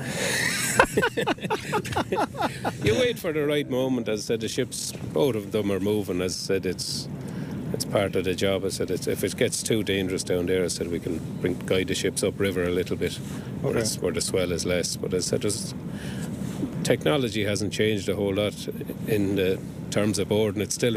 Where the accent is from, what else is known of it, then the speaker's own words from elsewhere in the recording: Passage East, Munster, Ireland; Well, I grew up here in Passage East. I know the river a long time